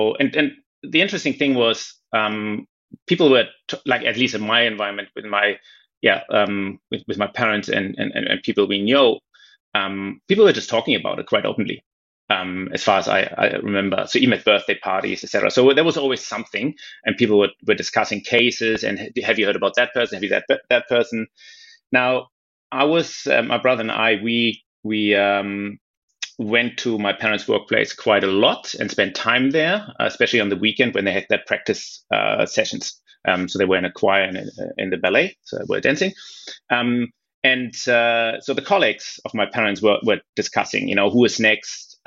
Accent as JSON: {"language": "English", "region": "Berlin", "country": "Germany", "tie": "born or raised there", "said": "And I grew up in Berlin as well, you have to say. So that's a city that's quite vibrant, constantly changing anyway."}